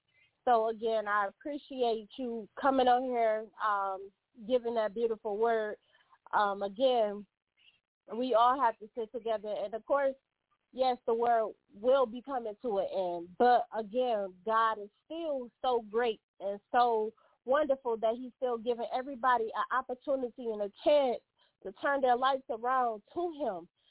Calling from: Detroit, Michigan, United States; I'm calling from Detroit, Michigan, and earlier you was my Uber driver.

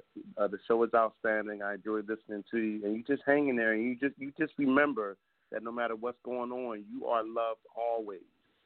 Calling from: Philadelphia, Pennsylvania, United States; I'm calling out of Philadelphia

